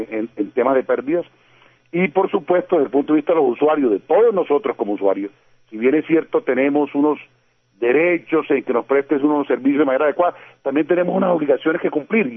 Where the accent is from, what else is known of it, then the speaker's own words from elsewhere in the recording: Caribbean Region, Colombia; lo digo con el mejor ánimo como costeño también. Nosotros en la costa sin duda requerimos es una solución estructural de largo plazo.